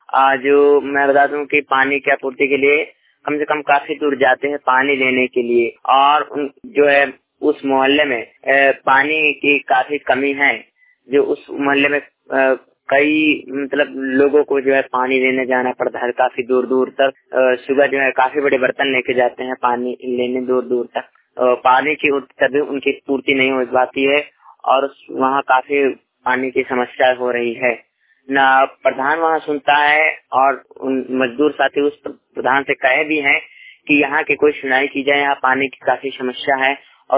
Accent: Uttar Pradesh, India; जिला बांदा, उत्तर प्रदेश से।

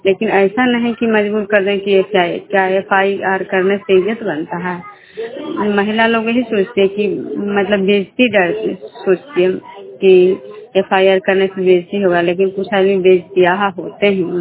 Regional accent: Vishnupur, Bihar, India; मैं विष्णुपुर ग्राम खजरा पंचायत नालंदा जिला नगरनाथ प्रखंड की निवासी हूँ।

